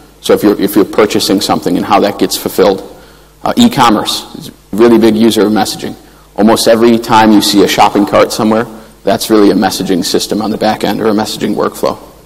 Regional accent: Chicago, Illinois, United States; because I'm from Chicago originally, so I'm used to bribing people.

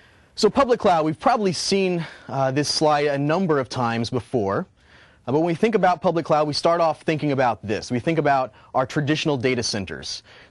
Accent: Chicago, Illinois, United States; I am from Chicago.

